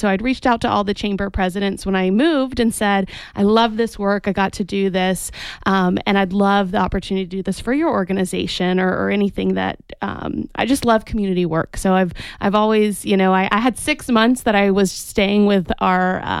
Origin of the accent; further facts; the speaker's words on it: Florida, United States; So I grew up in Central Florida, Denali, Florida.